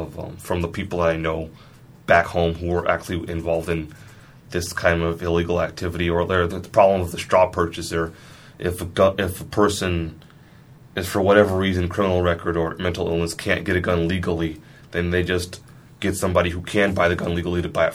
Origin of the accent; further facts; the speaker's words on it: Oakland, California, United States; I'm from Oakland, a city that's long had a reputation as being a very dangerous city